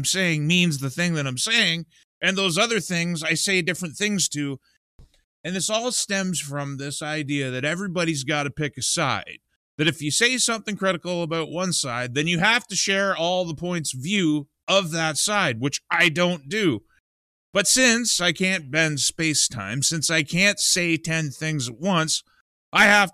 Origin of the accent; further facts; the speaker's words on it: Eastern Canada, Canada; I come from Eastern Canada. I moved out here to become part of Western Canada.